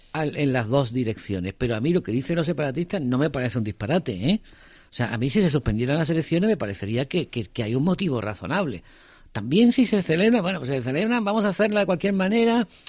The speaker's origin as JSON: {"language": "Spanish", "region": "Catalonia", "country": "Spain", "said": "yo soy catalán"}